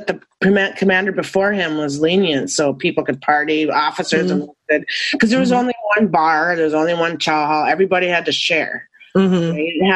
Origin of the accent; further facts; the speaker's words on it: Minnesota, United States; I'm from Minnesota, so we have extreme summer and winter there.